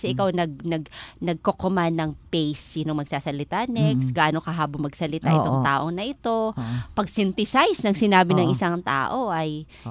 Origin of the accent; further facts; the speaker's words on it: Eastern Visayas, Philippines; accent: Waray; Hindi po, waray po. Pero natutuwa ako naman, nahalata mo ang punto ko.